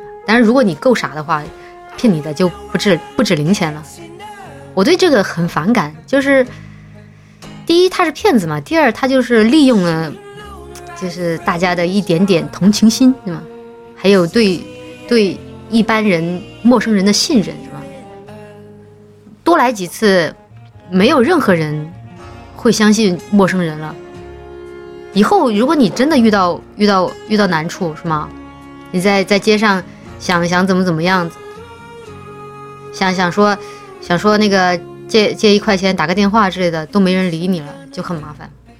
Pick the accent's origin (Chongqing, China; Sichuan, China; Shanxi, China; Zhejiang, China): Chongqing, China; 我是在我家乡遇到的，我重庆遇到的，